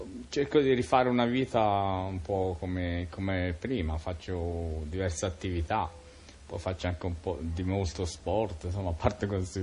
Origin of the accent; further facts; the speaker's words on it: Prato, Tuscany, Italy; Sono di Prato.